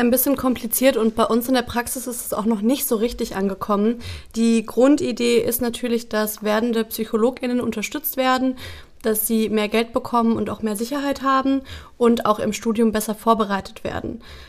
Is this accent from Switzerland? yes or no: no; Netherlands; Ich bin in Holland groß geworden